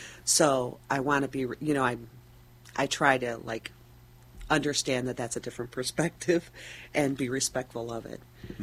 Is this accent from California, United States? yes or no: no; Pontiac, Michigan, United States; born there; now in Westland, United States; Yes. Mm-hmm. I was born in Pontiac.